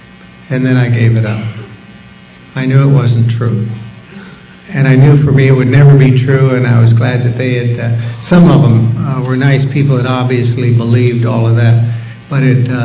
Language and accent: English; Billings, Montana, United States; I grew up in the Church of the Air in Billings, Montana. I got baptized in the Yellowstone River early March one year when I was about 13 years old.